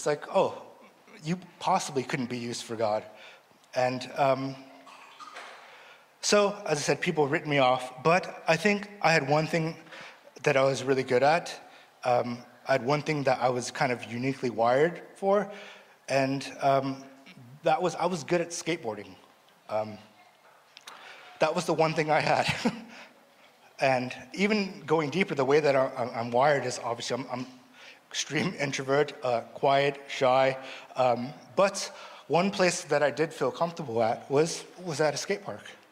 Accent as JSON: {"language": "English", "town": "Los Angeles", "region": "California", "country": "United States", "tie": "born or raised there", "said": "I grew up being underprivileged, and I grew up in Los Angeles, really nasty area in Los Angeles where I grew up"}